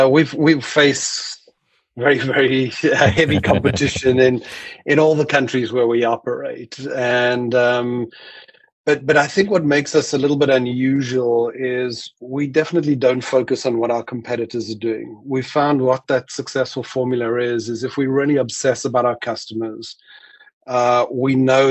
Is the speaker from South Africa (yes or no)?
yes; South Africa; being a South African.